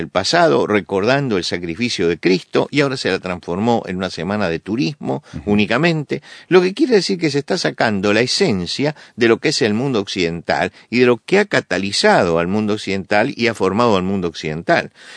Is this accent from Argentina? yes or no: yes; Argentina; Y yo tengo en mi país un caso muy, pero muy característico de esto. Le cedió el gobierno argentino